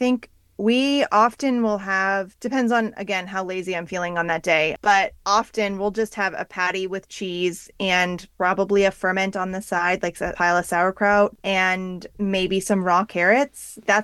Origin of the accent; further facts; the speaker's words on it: Rockville, Maryland, United States; I grew up near Rockville, Maryland. So that's a huge center of Orthodox Judaism.